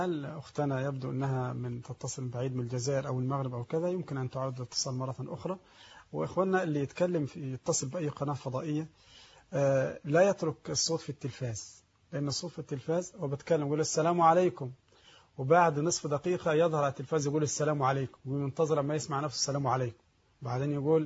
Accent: Egypt; يعني مثلا الآن عندنا في مصر وأظن كذلك في بعض البلاد

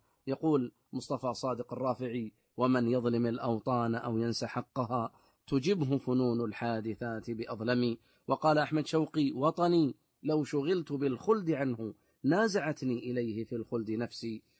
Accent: Saudi Arabia; اللهم احفظ بلادنا المملكة العربية السعودية

